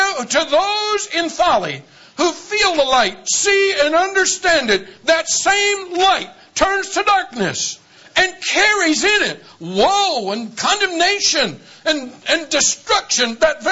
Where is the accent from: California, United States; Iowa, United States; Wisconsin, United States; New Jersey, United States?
Iowa, United States; I grew up in Iowa, and I've seen a blinding snowstorm until the entire earth was covered with 3 feet of snow